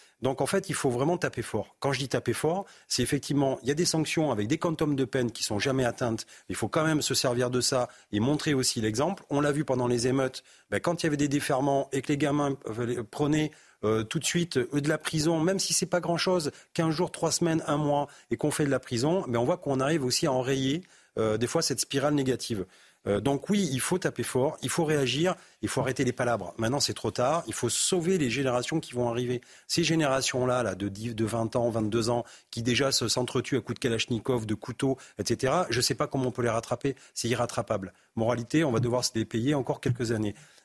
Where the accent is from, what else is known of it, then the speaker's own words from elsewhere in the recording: Périgueux, Nouvelle-Aquitaine, France; Moi, je viens de Périgueux, une petite ville, 35 000 habitants.